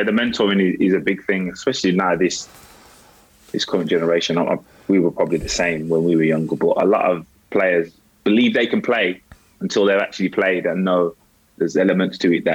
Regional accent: Birmingham, West Midlands, United Kingdom; No, Birmingham originally. So I'm from Birmingham, yeah. So I was a Villa fan growing up.

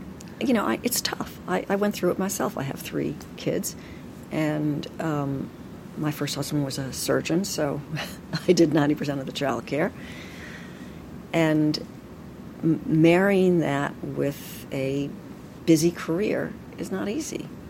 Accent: Brookline, Massachusetts, United States; So I grew up in Brookline, and then we moved to Newton to raise the kids. And so this is really my home.

